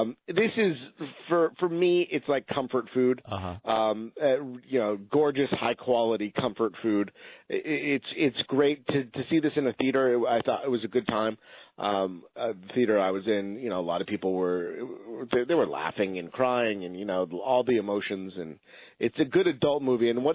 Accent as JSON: {"language": "English", "town": "Los Angeles", "region": "California", "country": "United States", "tie": "born or raised there", "said": "She's very famous, and growing up in Los Angeles, I was very well known for me."}